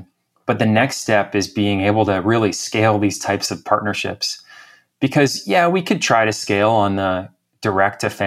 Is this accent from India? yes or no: no; Canada; I'm from Canada originally, so I'm extremely knowledgeable about the policies up here.